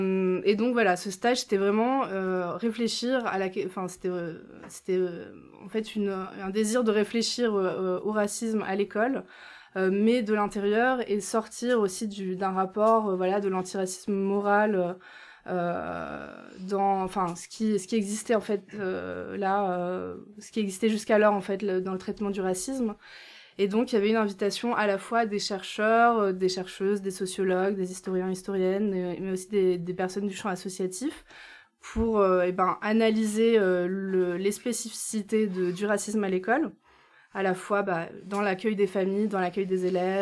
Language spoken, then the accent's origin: French; Lille, Hauts-de-France, France; moi, j'ai grandi à Lille et on parle de l'école, mon lycée est à quelques minutes d'ici, mon collège, voilà, à 15 minutes d'ici